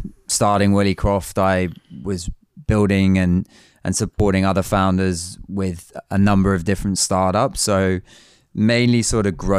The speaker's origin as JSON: {"language": "English", "town": "Brighton", "region": "South East England", "country": "United Kingdom", "tie": "born or raised there", "said": "So I'm from the UK, as you say. So I grew up in and around Brighton."}